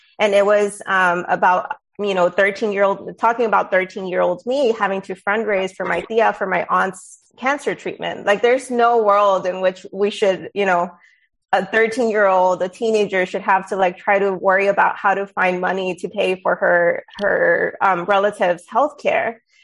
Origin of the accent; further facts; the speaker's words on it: Laredo, Texas, United States; my hometown of Laredo, which is where I live